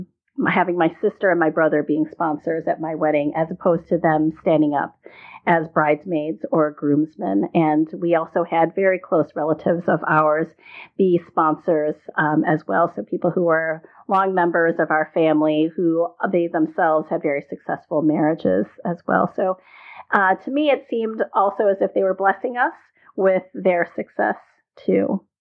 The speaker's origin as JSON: {"language": "English", "country": "United States", "said": "And as an American going to these receptions, I think the first thing that came to my mind is how transparent and see-through these were."}